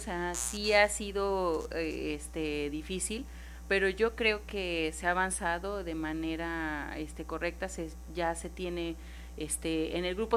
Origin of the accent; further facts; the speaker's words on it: Mexico; yo digo que hasta como mexicanos debemos de trabajar todos los días